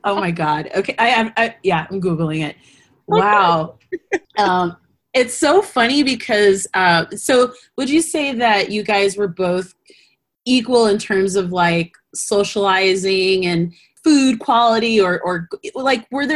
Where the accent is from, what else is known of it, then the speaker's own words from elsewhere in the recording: Colorado, United States; Again, I'm from Colorado. Just don't mind me.